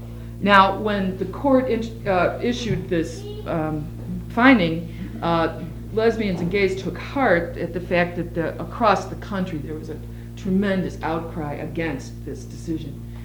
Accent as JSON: {"language": "English", "region": "Illinois", "country": "United States", "said": "My home state, Illinois, did that in 1961."}